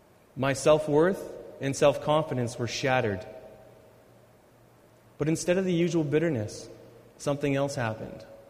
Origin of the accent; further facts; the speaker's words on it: Steinbach, Manitoba, Canada; I grew up in Steinbach, Manitoba. It's a place where everyone knows everyone.